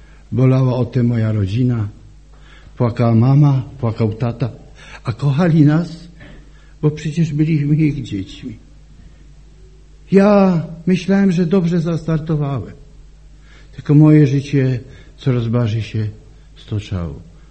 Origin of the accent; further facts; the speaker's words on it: Bielsko-Biała, Silesian Voivodeship, Poland; bo ja urodziłem się w Bielsku. Tam jako młody chłopak było nas pięcioro.